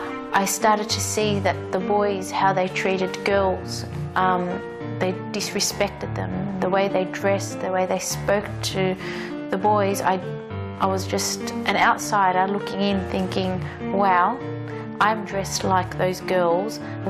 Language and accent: English; Sydney, New South Wales, Australia; born there; I was born in Australia, Sydney, and my family comes from Greece.